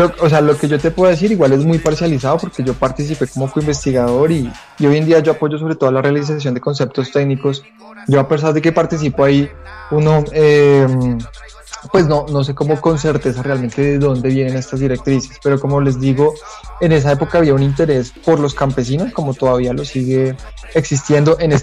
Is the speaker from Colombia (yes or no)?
yes; Colombia; nos ha hecho crear una imagen como colombianos de esta región